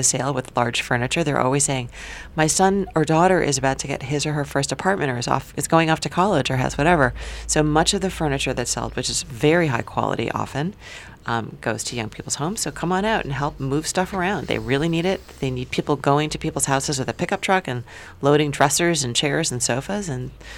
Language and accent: English; Midwest, United States; I mean, I grew up in the Midwest in the 70s